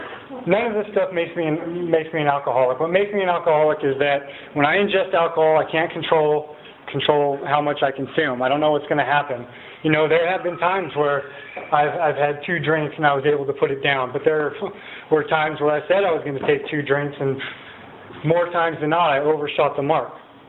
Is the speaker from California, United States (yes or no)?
yes; Lompoc, California, United States; also born or lived in Oregon; So I'd never met my dad before, and I was born in Oregon. We moved to Lompoc, not far from here, so I grew up in Lompoc, and enough said, right?